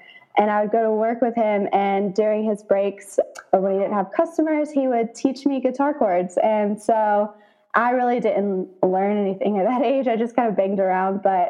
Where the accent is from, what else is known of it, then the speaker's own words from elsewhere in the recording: Alabama, United States; And where I grew up in Alabama, they had a string band competition for the FFA program.